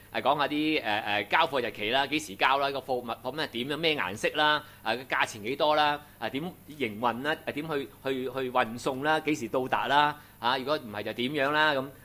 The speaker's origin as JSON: {"language": "Cantonese", "country": "Hong Kong", "said": "咁我哋香港人一定識咧一個藝人咧"}